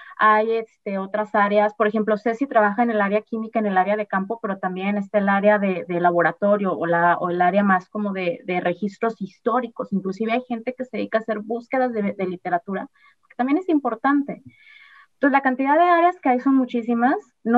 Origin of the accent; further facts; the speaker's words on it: Mexico City, Mexico; yo crecí en la Ciudad de México